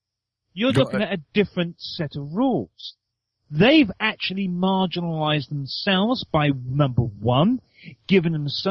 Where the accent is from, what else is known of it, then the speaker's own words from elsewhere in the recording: England, United Kingdom; Hello, I own the corner shop down there, and I'm a Pakistani, so I am a English Pakistani brown man.